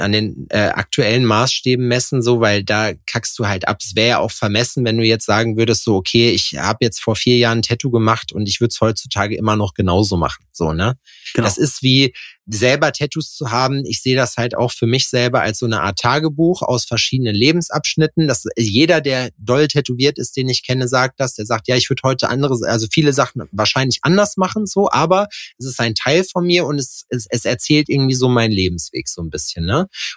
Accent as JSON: {"language": "German", "region": "West Germany", "country": "Germany", "lives_now": "Jena, Germany", "said": "ich bin jetzt seit 2013 bin ich hier in Jena. Ich bin ja eigentlich Westdeutscher"}